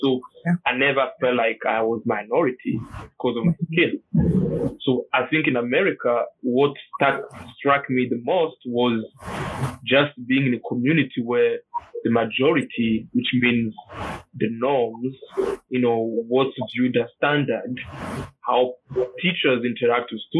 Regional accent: Burundi; also born or lived in Rwanda; I'm from Burundi and Rwanda. And where we come from, you know, most people are black

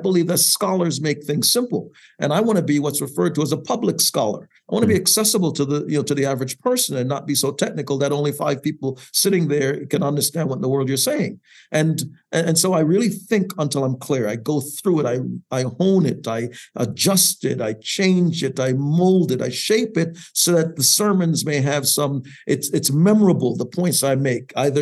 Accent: New York City, New York, United States; And so I grew up in New York City. So my New York side kicked in.

